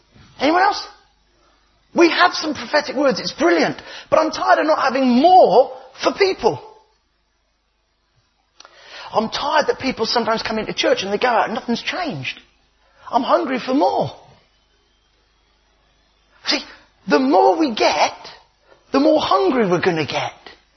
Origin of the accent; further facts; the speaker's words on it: United Kingdom; Of course not. We are British, Peter. We don't even cheer when it's good news.